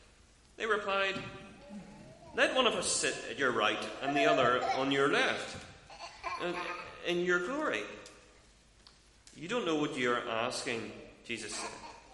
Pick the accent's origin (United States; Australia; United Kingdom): United Kingdom; Northern Ireland; But we're from Northern Ireland